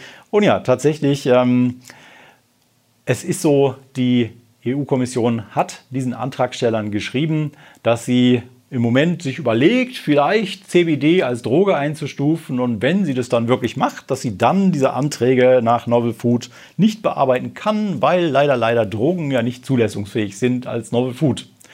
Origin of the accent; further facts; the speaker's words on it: North Rhine-Westphalia, Germany; Nordrhein-Westfalen, mein Heimatbundesland.